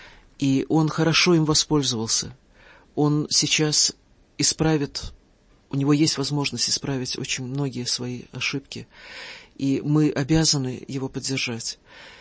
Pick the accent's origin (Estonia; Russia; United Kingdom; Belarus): Russia; born there; я счастлива, что я родилась в России.